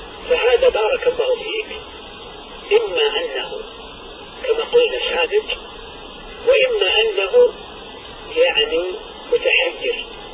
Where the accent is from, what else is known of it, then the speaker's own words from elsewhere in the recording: Saudi Arabia; بل نحن الآن عندنا في السعودية